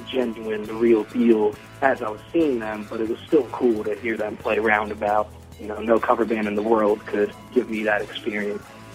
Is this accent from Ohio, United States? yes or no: no; Philadelphia, Pennsylvania, United States; I'm from Philadelphia.